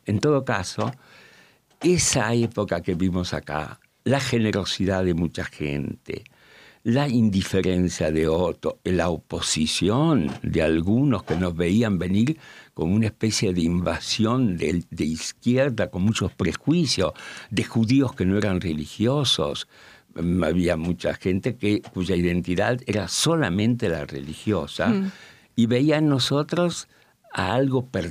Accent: Madrid, Community of Madrid, Spain; Y nosotros somos madrileños.

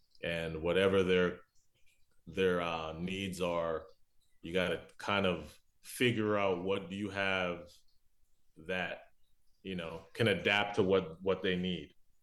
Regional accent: Toronto, Ontario, Canada; Like I said, growing up in Toronto, it's so diverse.

